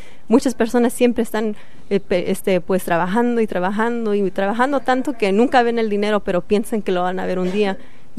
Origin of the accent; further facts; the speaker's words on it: Los Angeles, California, United States; yo vengo de Los Ángeles, California, y yo organizo mucho con las chicanas